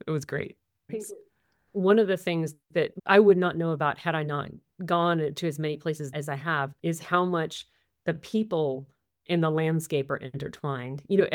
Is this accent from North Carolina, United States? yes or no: yes; North Carolina, United States; I'm from rural North Carolina. I'm from Trump land, very rural coastal North Carolina.